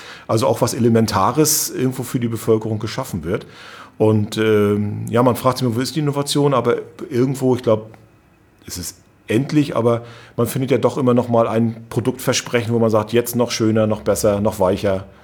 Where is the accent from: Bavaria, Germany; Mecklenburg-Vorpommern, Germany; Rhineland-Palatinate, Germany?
Mecklenburg-Vorpommern, Germany; Rostock; born there; ich bin ja eben gebürtiger Rostocker